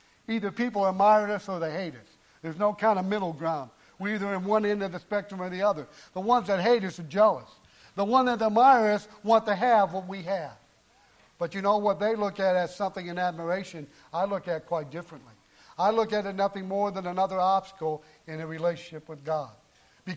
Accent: United States; It was not so because I'm an American.

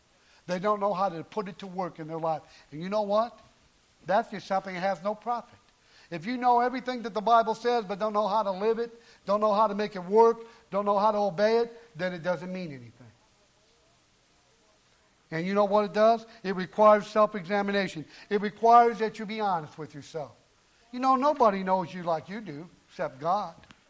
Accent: United States; It was not so because I'm an American.

